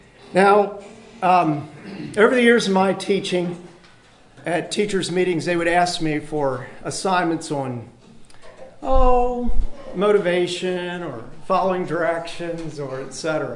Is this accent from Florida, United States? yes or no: no; Pennsylvania, United States; now in Oregon, United States; Do you have Queen Anne's lace out here in Oregon?" Now, I'm from Pennsylvania.